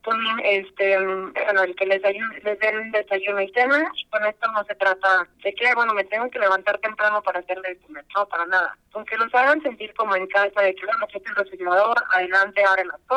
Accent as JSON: {"language": "Spanish", "town": "Monterrey", "region": "Nuevo León", "country": "Mexico", "said": "Yo soy de Monterrey, Nuevo León, soy de México. Y bueno, tengo apenas que 4 semanas aquí en Las Vegas"}